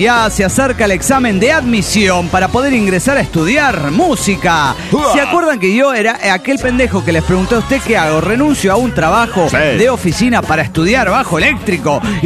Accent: Lima, Peru; Soy peruano de Lima.

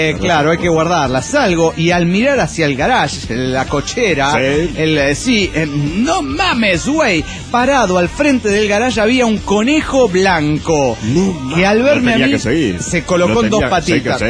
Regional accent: San Luis Potosí, Mexico; born there; Porque nací en San Luis Potosí. Y en San Luis Potosí somos machas.

